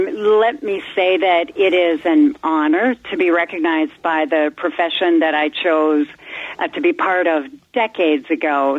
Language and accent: English; Devils Lake, North Dakota, United States; It started in my hometown in Devil's Lake. When I was in high school, I worked as a nurse's aide at our local hospital.